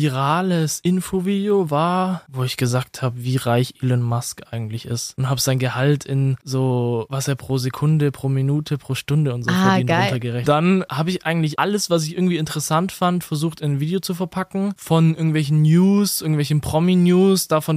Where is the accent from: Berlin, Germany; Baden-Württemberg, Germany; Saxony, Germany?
Baden-Württemberg, Germany; Böblingen; Ich komme aus der Nähe von Böblingen. Mhm. Beziehungsweise aus der Nähe von Stuttgart